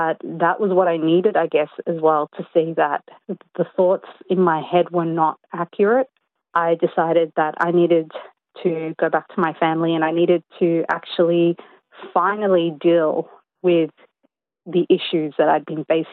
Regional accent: Australia; In my mind, growing up in Australia, I always thought that concept was ridiculous.

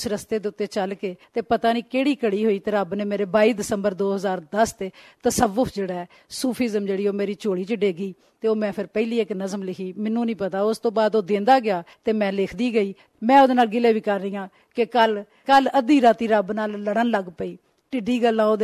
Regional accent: Punjab, Pakistan; ਮੈਂ ਸਿਆਲਕੋਟ ਦੇ ਇੱਕ ਕਸਬੇ, ਸਰਹੱਦੀ ਕਸਬੇ, ਜਿੱਥੋਂ ਇੰਡੀਆ ਦੀ ਸਰਹੱਦ ਵੀ ਸਾਫ਼ ਨਜ਼ਰ ਆਉਂਦੀ ਹੈ, ਉੱਥੇ ਮੈਂ ਜੰਮੀ ਤੇ ਜਿਹੜੀ ਮੁੱਢਲੀ ਪੜ੍ਹਾਈ ਹੈ ਉੱਥੇ ਆਪਣੇ ਪਿੰਡ ਦੇ ਪ੍ਰਾਇਮਰੀ ਸਕੂਲ ਵਿੱਚੋਂ ਕੀਤੀ

